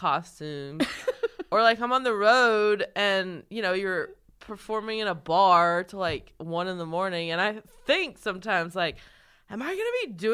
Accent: North Carolina, United States; Like, North Carolina.

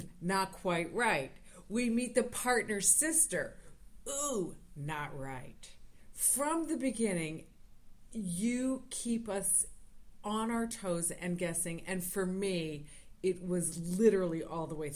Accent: United States; being an American, I am glad that I never had a gun

